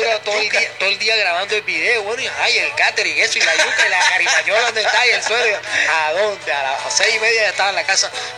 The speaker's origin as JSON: {"language": "Spanish", "region": "Bolívar", "country": "Colombia", "said": "que son sitios que quedan cerca de Cartagena, que son hermosos, y a mí siempre me gusta mostrar mi tierra."}